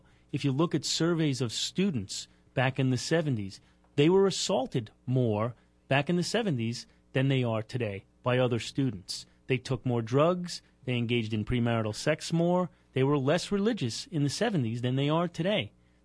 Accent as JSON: {"language": "English", "town": "Brooklyn", "region": "New York", "country": "United States", "tie": "born or raised there", "said": "I grew up in Greenpoint, Brooklyn, which is sort of a semi-tough blue-collar neighborhood, and I always had good grades."}